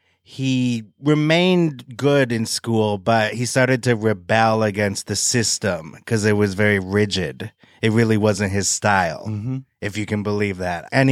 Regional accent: Fond du Lac, Wisconsin, United States; in the outskirts of Fond du Lac, Wisconsin, so it was a very long ride to get to junior high.

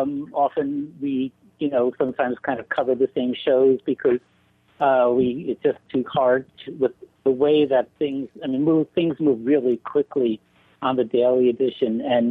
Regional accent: Newark, New Jersey, United States; You know, I grew up in Newark, which is, you know, a real city, and it was really part of the metropolitan, you know, it is part of the metropolitan area

